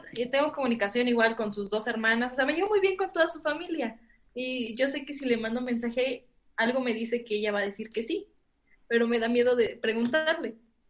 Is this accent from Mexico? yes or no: yes; Mexico City, Mexico; yo soy de la Ciudad de México.